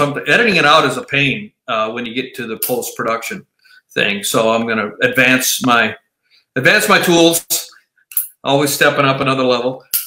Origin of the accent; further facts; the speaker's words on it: South Dakota, United States; he's from Minnesota, Hibbing, Minnesota, and I'm from South Dakota, so that's the next state over.